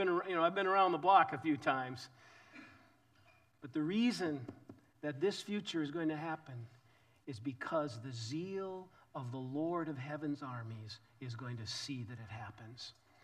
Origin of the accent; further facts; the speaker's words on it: Minnesota, United States; See, I come from Minnesota, Minnesota Viking fan. They came to Minnesota in 1961. I was 2 years old.